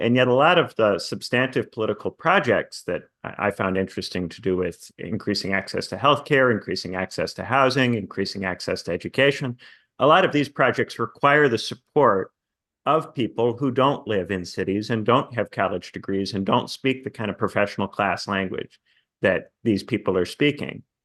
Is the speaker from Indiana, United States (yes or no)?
yes; Indiana, United States; Well, I come from Indiana, you know, part of the middle of the United States.